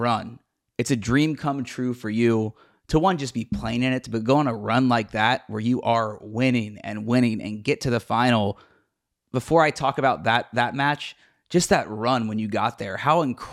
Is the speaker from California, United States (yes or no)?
no; Cincinnati, Ohio, United States; I'm from Cincinnati, so I've covered the Western and Southern Cincinnati Open a bunch.